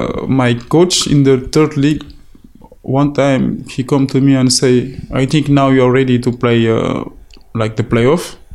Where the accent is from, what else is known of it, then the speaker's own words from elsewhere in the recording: Calais, Hauts-de-France, France; I was there in Calais, in my hometown, during the summer, and it was like really cold for me, because in Senegal, you know, it's like 30 degrees